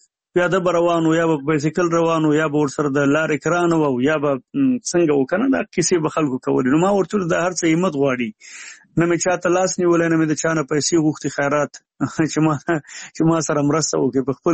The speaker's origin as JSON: {"language": "Pashto", "region": "Nangarhar", "country": "Afghanistan", "tie": "born or raised there"}